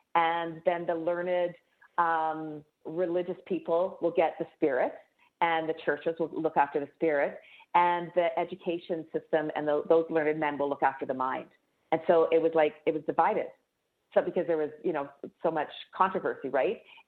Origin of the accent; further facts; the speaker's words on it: Calgary, Alberta, Canada; the city that I grew up in Calgary.